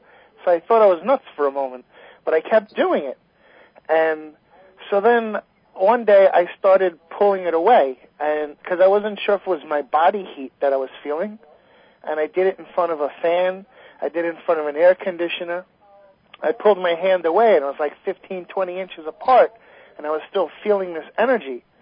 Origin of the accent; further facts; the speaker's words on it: Bellmore, New York, United States; I grew up in Belmore.